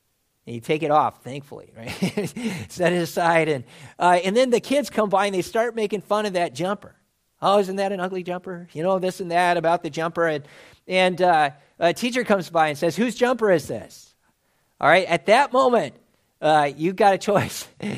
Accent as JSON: {"language": "English", "country": "United States", "moved": "yes", "lives_now": "United Kingdom", "said": "But this is not my home. And it's not because I'm from the States and I'm an American."}